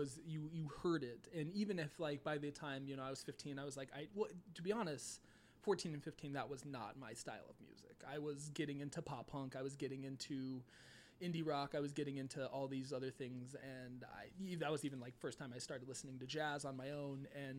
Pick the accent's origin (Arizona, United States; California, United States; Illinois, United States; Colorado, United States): Arizona, United States; Phoenix; also born or lived in Tucson; I was, yeah. I born and raised in Phoenix. I lived in Tucson for a couple of years, but I've spent all of my 30 years of existence in the state of Arizona, and 28 of which specifically in Phoenix, West Phoenix.